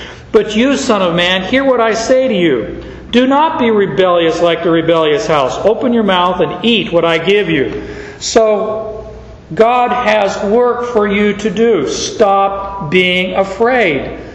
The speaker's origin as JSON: {"language": "English", "region": "Arizona", "country": "United States", "tie": "born or raised there", "said": "Growing up in Arizona, scorpions were a way of life."}